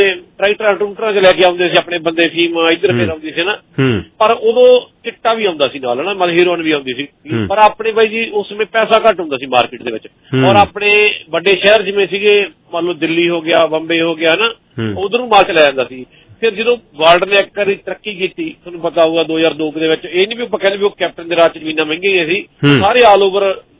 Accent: Jagraon, Punjab, India; ਅਸੀਂ ਸਾਡਾ ਪਿੰਡ ਜਗਰਾਓ ਚ ਸੀਗਾ ਨਾ ਤੇ ਬਾਈ ਨਿੱਜੀ ਤਰ੍ਹਾਂ ਜਾਣਦੇ ਆ ਬੰਦੇ ਨੂੰ

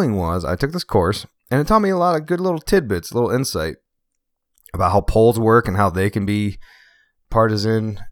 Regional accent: East Coast, United States; And plus like I grew up in on the East Coast there, it's a little more liberal.

